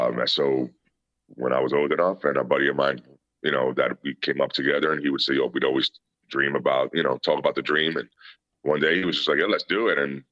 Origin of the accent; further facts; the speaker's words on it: Puerto Rico; also born or lived in New York; I was raised in Puerto Rico initially. So in those early years, that's where I really fell in love with the business.